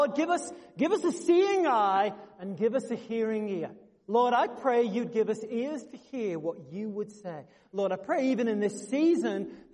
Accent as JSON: {"language": "English", "region": "England", "country": "United Kingdom", "tie": "born or raised there", "said": "I grew up in England where they drive on the right side of the road."}